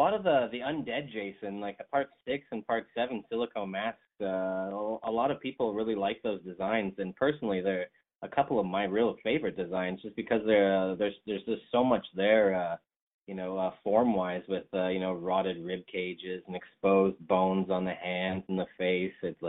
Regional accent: Alberta, Canada; now in Vancouver, Canada; So I moved out to Vancouver from Alberta, which is a kind of province right beside British Columbia here, and decided that I was going to go to film school.

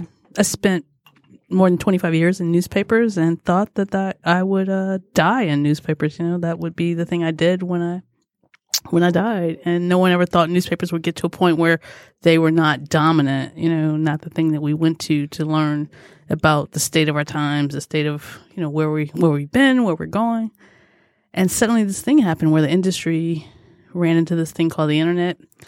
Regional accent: Detroit, Michigan, United States; came back home to start a family and to work at my hometown newspaper

